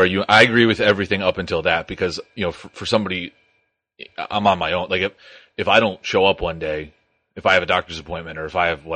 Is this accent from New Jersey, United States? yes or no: yes; New Jersey, United States; I hate Connecticut. I am from New Jersey.